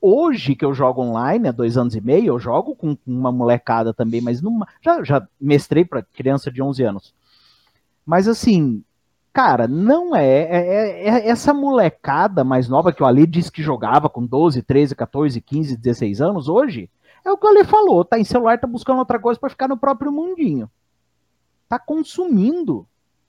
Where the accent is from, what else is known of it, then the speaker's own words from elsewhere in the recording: São Paulo, Brazil; now in Juazeiro do Norte, Brazil; eu sou do interior de São Paulo, eu tô morando em Juazeiro do Norte há 10 anos